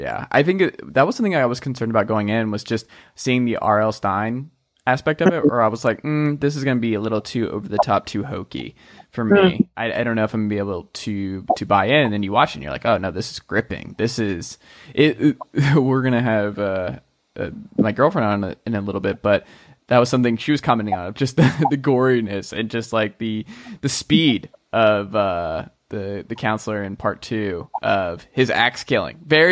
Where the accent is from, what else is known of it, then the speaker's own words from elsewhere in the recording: United States; that is something I grew up on in the States, and just I worked at a mall in high school